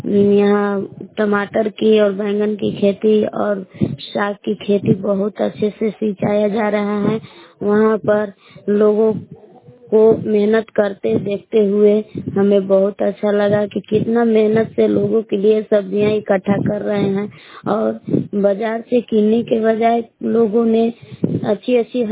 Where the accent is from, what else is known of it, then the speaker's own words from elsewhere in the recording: Bilav, Bihar, India; मैं बिलाव की निवासी हूँ।